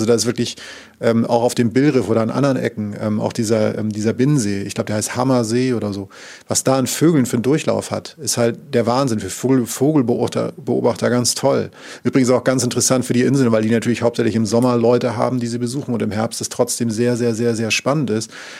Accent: Northern Germany, Germany; ich komme ja aus Norddeutschland

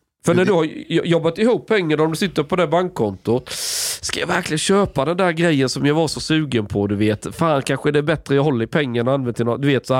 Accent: Sweden; jag förklarar att jag är från Sverige

